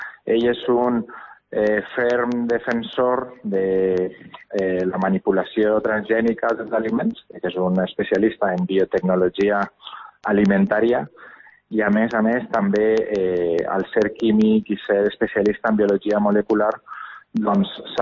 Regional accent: Castelló, Valencian Community, Spain; perquè al final som de Castelló, no?

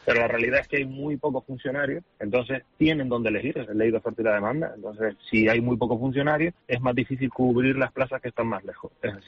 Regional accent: Burgos, Castile and León, Spain; born there; Yo soy, bueno, aunque tenga este acento y sea más canario que el gozo, yo nací en Burgos y soy hijo de burgaleses que vienen aquí a trabajar.

